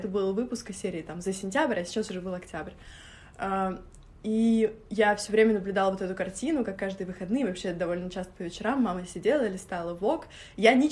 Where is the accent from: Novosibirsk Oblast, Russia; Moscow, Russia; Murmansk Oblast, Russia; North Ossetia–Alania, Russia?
Moscow, Russia; also born or lived in Orekhovo-Zuyevo; Я родилась вообще не в Москве, но так получилось. Мои родители уже жили в Москве к этому моменту, на момент моего рождения